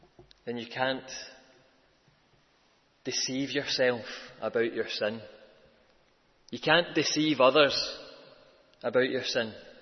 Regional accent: Scotland, United Kingdom; And you might be surprised to hear this as a Scotsman, but it's not actually my favourite golfing tournament of the year

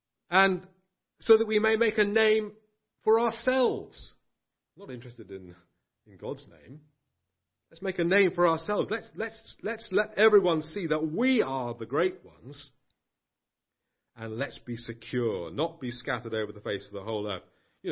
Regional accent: London, United Kingdom; The city I know best is London. I was brought up in North London.

